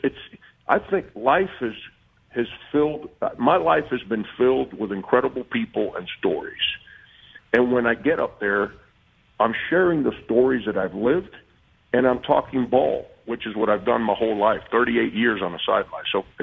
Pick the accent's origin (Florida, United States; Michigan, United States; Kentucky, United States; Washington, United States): Florida, United States; Miami; I did that my whole life growing up in Miami.